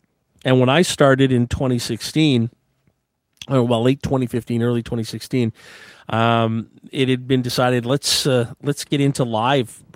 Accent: Ottawa, Ontario, Canada; That is my hometown, born and raised in Ottawa. Grew up most of my life right down in the Lower Town neighborhood, just a couple blocks over

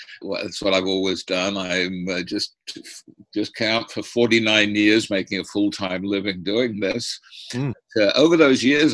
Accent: England, United Kingdom; I came out from England.

